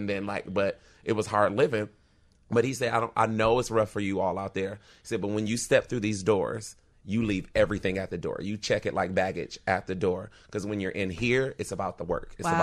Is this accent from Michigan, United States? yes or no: yes; Detroit, Michigan, United States; I'm originally from Detroit, and I started out in what is now like a nationally acclaimed theater company